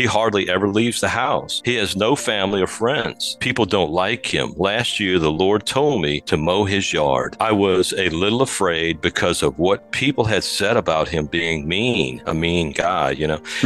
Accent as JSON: {"language": "English", "town": "New Orleans", "region": "Louisiana", "country": "United States", "tie": "born or raised there", "said": "And that's where I grew up in New Orleans."}